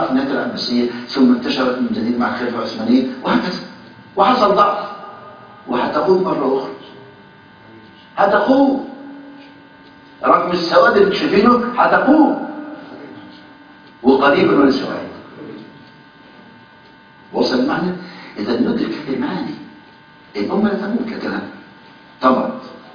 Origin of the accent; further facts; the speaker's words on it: Egypt; يعني أذكر عندنا في مصر